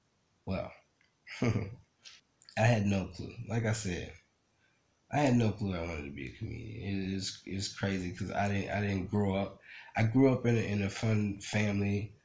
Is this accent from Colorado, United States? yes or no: no; New Orleans, Louisiana, United States; moved away as an adult; now in Los Angeles, United States; I've been in New Orleans. I've grown up, born and raised in New Orleans. I've been in there 34 years, okay? And my situation now, to say that I'm where I'm at now, I am in Los Angeles, okay?